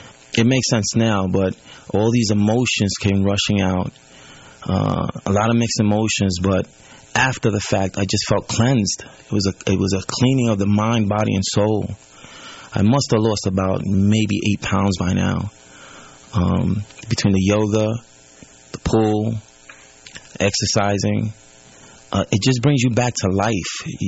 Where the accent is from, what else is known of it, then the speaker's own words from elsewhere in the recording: Staten Island, New York, United States; All right … I'm from Staten Island, New York.